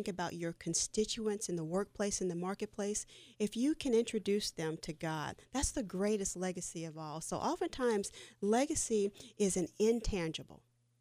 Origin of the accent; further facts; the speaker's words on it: United States; Growing up in the Western world and growing up in American society as we have, there's a culture in place, like in every society.